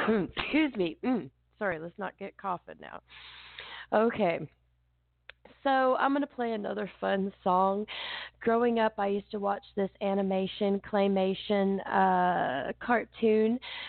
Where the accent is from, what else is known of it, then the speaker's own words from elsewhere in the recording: Arkansas, United States; I do remember growing up in Arkansas on the mountaintop having a white Christmas almost every other year, or an iced Christmas.